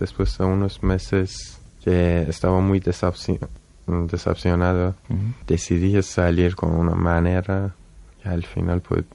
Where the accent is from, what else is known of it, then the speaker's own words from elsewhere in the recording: Iran; born there; Spanish is a second language; yo porque nací en Irán y todos mis amigos son iraníes y siempre hablo persa, nadie entendía que soy afgano.